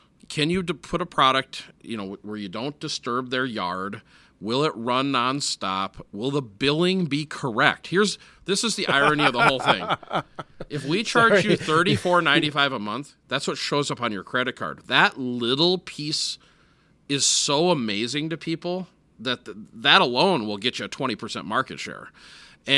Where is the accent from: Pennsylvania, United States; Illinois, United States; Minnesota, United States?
Minnesota, United States; Minneapolis; Yeah, you know, I grew up in Minneapolis.